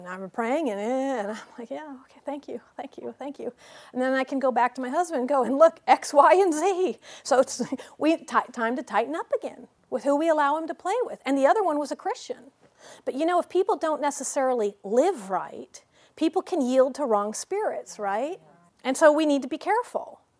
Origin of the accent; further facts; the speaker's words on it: Illinois, United States; also born or lived in Connecticut; And I grew up in Illinois and Connecticut, and there was lots of land and lots of playing